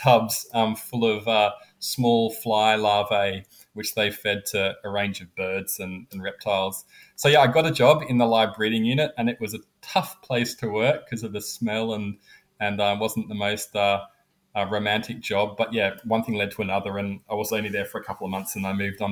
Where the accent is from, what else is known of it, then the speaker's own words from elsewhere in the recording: Sydney, New South Wales, Australia; Well, I grew up in Sydney. I'm here in Sydney, Australia